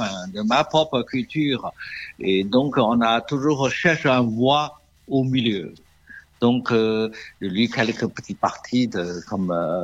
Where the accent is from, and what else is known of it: China; French is a second language